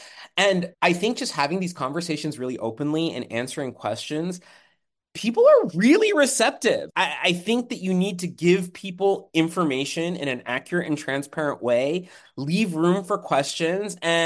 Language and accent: English; West Virginia, United States; I am brown and I grew up in West Virginia. Like, I'm an Appalachian kid